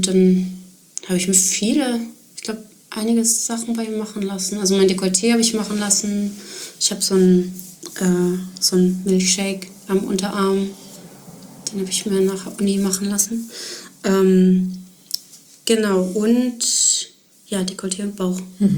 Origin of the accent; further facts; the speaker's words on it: North Rhine-Westphalia, Germany; aber bei uns im Ruhrgebiet ist das so, wenn du im Sommer draußen in irgendeine Gastronomie aufsuchst